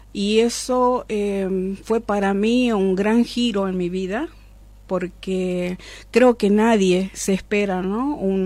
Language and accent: Spanish; General Enrique Mosconi, Salta, Argentina; also born or lived in Tartagal; Yo nací y crecí en Vespucio, en Recaredo. Parte de mi infancia la pasé acá en Tartagal, cuando ya nos vinimos a vivir acá a Tartagal